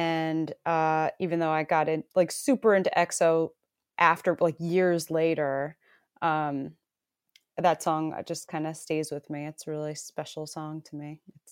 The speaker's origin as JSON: {"language": "English", "country": "United States", "said": "I am from America. I'm a musician also."}